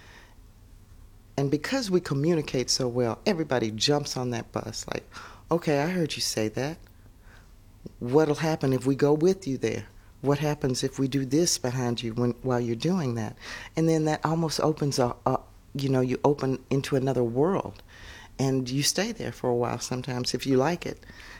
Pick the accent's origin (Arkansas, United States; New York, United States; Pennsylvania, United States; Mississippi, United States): Mississippi, United States; I don't know whether it's because I grew up in Mississippi, and that's the instrument that's most prevalent.